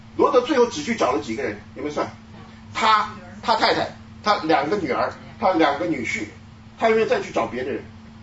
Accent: China

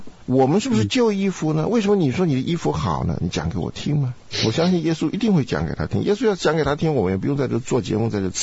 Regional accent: South China, China; 我也没干过，因为我在南方长大，我们光有稻田，没麦田。

